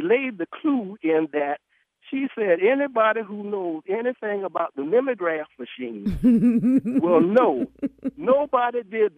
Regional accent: South Carolina, United States; Like, I came from South Carolina, where I'm from.

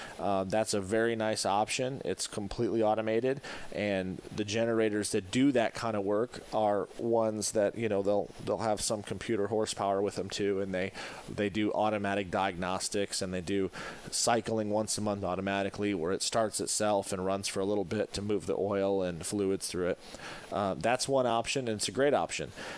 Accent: Michigan, United States; now in Florida, United States; And I can tell you, growing up in Michigan, if Michigan was hit with 80-mile-an-hour winds

